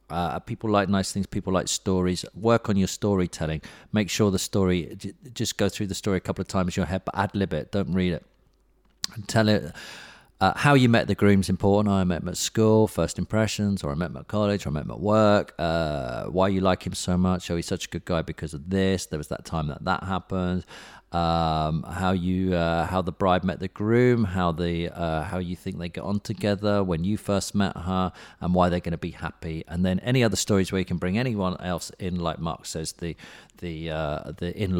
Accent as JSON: {"language": "English", "country": "United Kingdom", "said": "As British people, we just go..."}